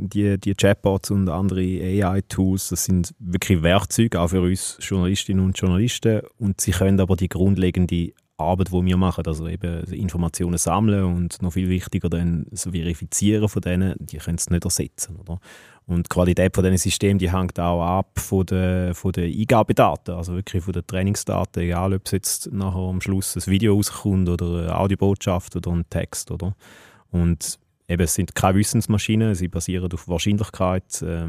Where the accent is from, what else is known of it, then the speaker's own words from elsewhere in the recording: Switzerland; bei uns in der Schweiz